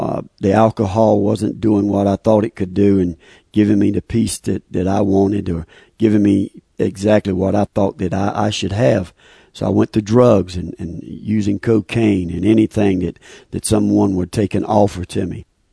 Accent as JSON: {"language": "English", "town": "Stedman", "region": "North Carolina", "country": "United States", "said": "I'm from Stedman, North Carolina. I'm with the Lumbee Tribe from North Carolina. We're the largest tribe east of the Mississippi River."}